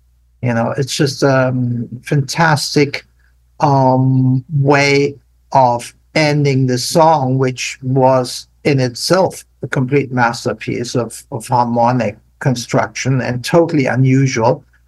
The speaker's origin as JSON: {"language": "English", "country": "Germany", "said": "And since I came from Germany, which has a strong classical background, it was kind of natural."}